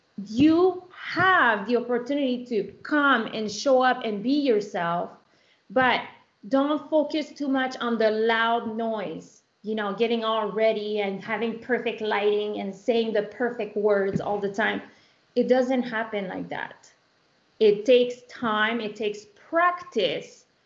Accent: Canada; English is a second language; I have braces, I wear glasses, I'm French Canadian, I have an accent

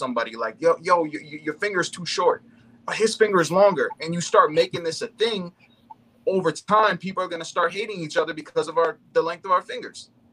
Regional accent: United States; I was born and raised in America. So, you know, my perspective growing up as a Desi and being surrounded by people that don't look like me at all

